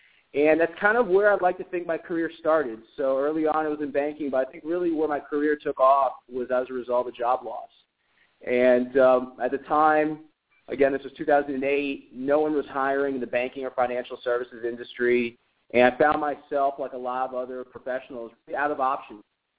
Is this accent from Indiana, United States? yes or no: no; Fort Lauderdale, Florida, United States; I started my career down in my hometown of Fort Lauderdale, Florida, at the beginning of the 2000s